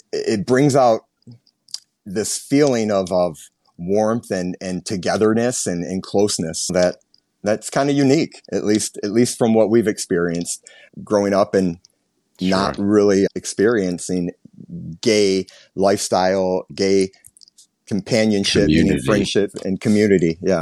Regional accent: Auburn Hills, Michigan, United States; So I grew up actually in Auburn Hills, Pontiac area, which is a little like northwestish of Detroit.

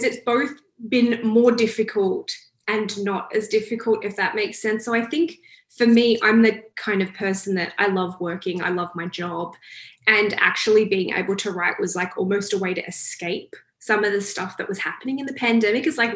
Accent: Australia; now in Toronto, California, United States; From the accent, you can probably tell I'm from Australia, but I actually live in Toronto, Canada these days. I've been here for about 7 years now

